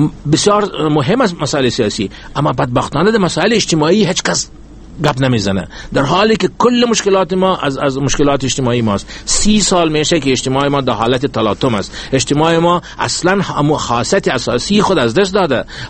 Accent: Afghanistan; کلی ما میگه افغان هستیم

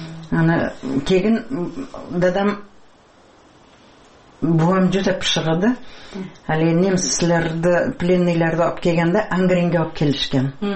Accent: Piskent, Tashkent Region, Uzbekistan; Yozuq qish yer tulada 3 km Piskent sentriga maktabga qatnaganman.

